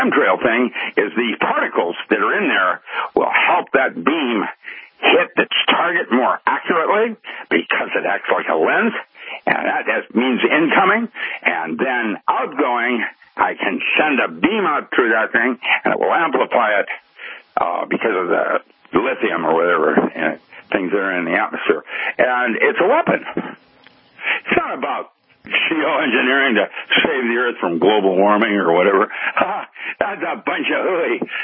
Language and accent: English; United States; It's kind of an embarrassment being an American